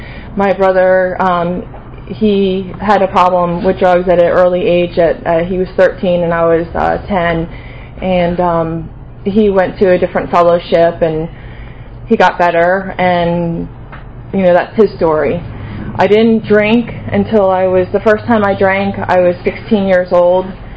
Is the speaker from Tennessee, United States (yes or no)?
no; New York, United States; born there; I grew up I was born in New York, and I was born into an alcoholic family.